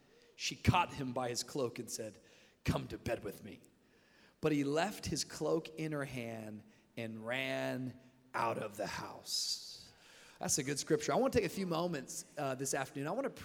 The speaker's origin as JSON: {"language": "English", "town": "Miami", "region": "Florida", "country": "United States", "said": "I come from Miami, Florida, and I noticed that you guys didn't have a Miami Heat tribe."}